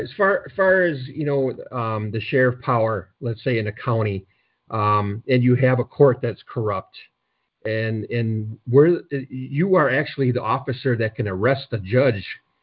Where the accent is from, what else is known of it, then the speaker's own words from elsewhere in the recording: Minnesota, United States; Minnesota. I'm from Minnesota.